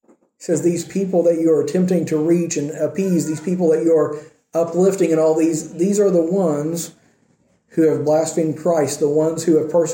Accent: United States; remember I said American politics, I'm American.

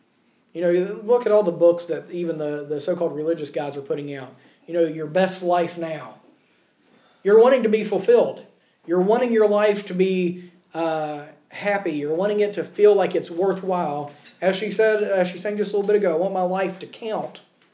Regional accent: United States; now in Ireland; Yes, I'm an American. Yes, people hear my accent. That sticks out.

